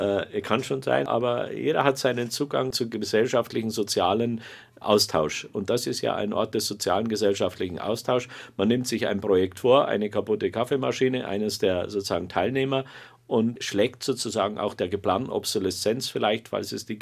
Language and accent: German; Parsberg, Bavaria, Germany; born there; Als Ministrant in Parsberg, wo ich geboren bin, in der Oberpfalz